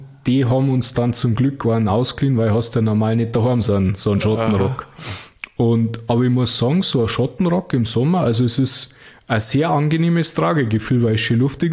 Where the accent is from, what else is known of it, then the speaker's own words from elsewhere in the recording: Unterschleißheim, Bavaria, Germany; also born or lived in Munich; Also, ich komme aus Unterschleißheim und gebürtiger Münchner und ja, mei, das ist halt, Bayern ist halt meine Heimat, muss ich sagen.